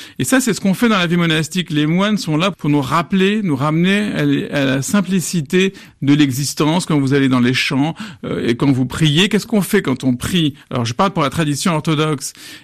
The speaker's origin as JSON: {"language": "French", "country": "France", "said": "moi, je suis français. Je viens de cette culture cartésienne. En plus, je viens d'une éducation rationaliste, anticléricale, militante"}